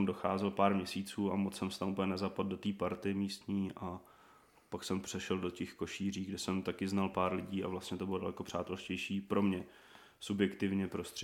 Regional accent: Prague, Czechia; tak jsem rodilý Pražák z Prahy 6, celý život trávím v Dejvicích a okolí

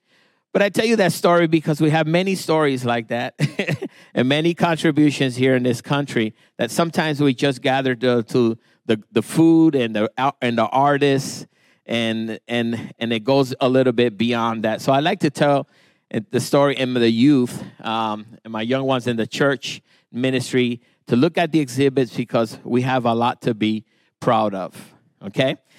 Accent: Puerto Rico; of course, I'm from Puerto Rico

